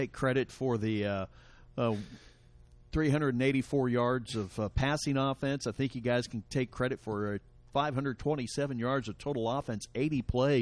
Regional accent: Salina, Kansas, United States; I'm from Salina, Kansas, so it's not spelled the same.

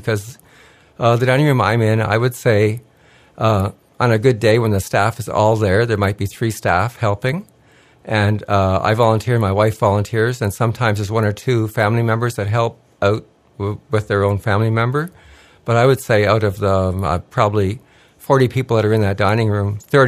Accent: Ottawa, Ontario, Canada; now in Gananoque, Canada; but I came from the Ottawa area, so all of my family was up there.

